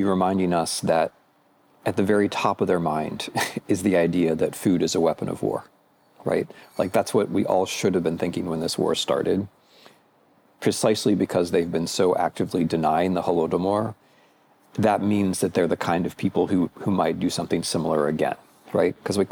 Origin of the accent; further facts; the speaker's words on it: Midwest, United States; which for me as an American Midwesterner, it's like the American Midwest